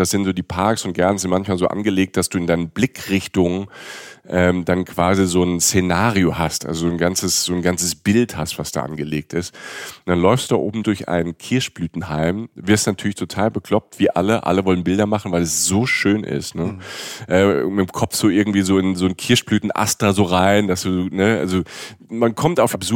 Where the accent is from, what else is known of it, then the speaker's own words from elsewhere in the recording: Rhineland-Palatinate, Germany; oder ich komme aus der Pfalz, ne, wir haben das auch so ein bisschen.